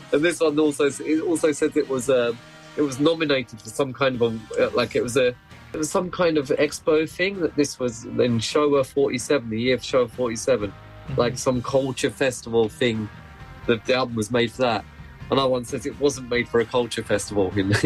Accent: England, United Kingdom; Growing up in England

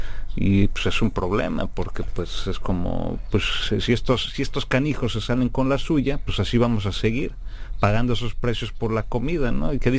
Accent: Mexico; now in Vancouver, Canada; Y yo como mexicano en Canadá, no sé cómo nos vean.

